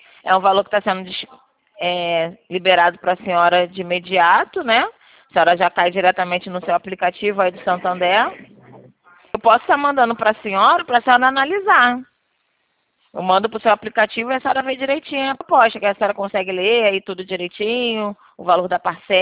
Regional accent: Rio de Janeiro, Brazil; É o 21, é que sou daqui do Rio. 21.

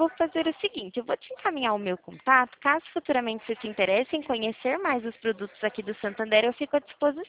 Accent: Araras, São Paulo, Brazil; Eu sou daqui de Araras, né? É pertinho.

